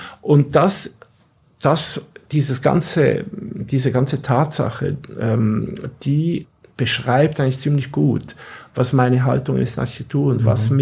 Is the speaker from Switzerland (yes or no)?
yes; Basel, Basel-Stadt, Switzerland; Ich komme aus dem Klein-Basel, Mittelstand, also eher bescheidene Verhältnisse.